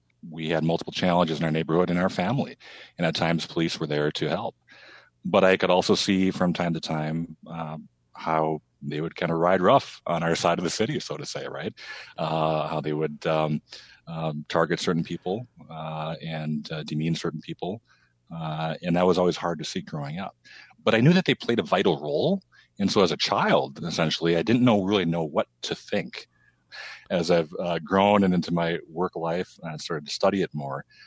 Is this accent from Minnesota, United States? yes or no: yes; Minneapolis, Minnesota, United States; I grew up it's in the south side of Minneapolis. It's a relatively working class neighborhood in many ways, with pockets of families experiencing poverty.